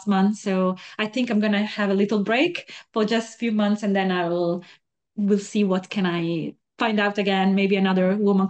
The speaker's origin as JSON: {"language": "English", "region": "northern Italy", "country": "Italy", "second_language": "English", "moved": "yes", "said": "So I was living in Italy in the north. I'm come from North Italy"}